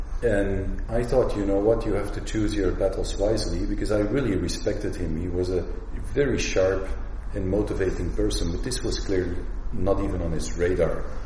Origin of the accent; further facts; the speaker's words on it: Antwerp, Flanders, Belgium; also born or lived in United States / Netherlands; I grew up in Belgium. I'm from the Flemish part of Belgium. I grew up in and around Antwerp. I'm a city boy.